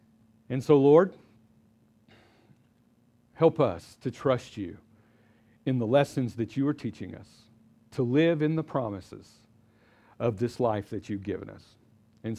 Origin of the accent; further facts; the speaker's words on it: Oklahoma, United States; I'm from Oklahoma, and I'm a cowboy. I went to OSU.